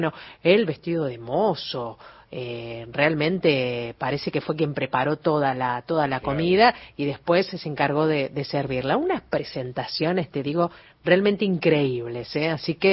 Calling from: Gualeguaychú, Entre Ríos, Argentina; de Gualeguaychú, Entre Ríos.

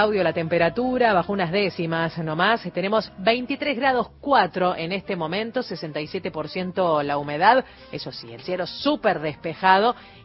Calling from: Formosa, Argentina; de Formosa, aquí escuchando la radio, disfrutando el programa.

